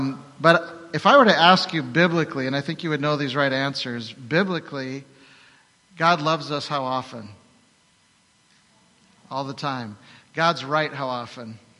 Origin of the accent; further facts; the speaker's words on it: Minnesota, United States; I'm from Minnesota. My wife's from Wisconsin. I'm a Minnesota Viking fan.